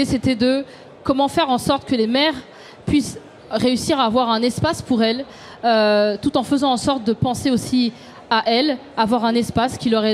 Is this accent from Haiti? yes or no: no; Paris, Île-de-France, France; born there; Moi, j'ai 31 ans. Donc, je suis de La Goutte d'Or, donc de naissance.